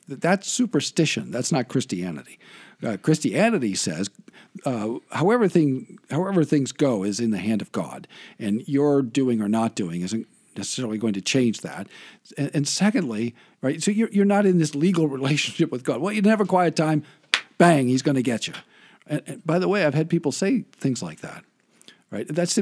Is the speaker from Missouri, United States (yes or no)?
no; Lincoln, Nebraska, United States; This was in Lincoln.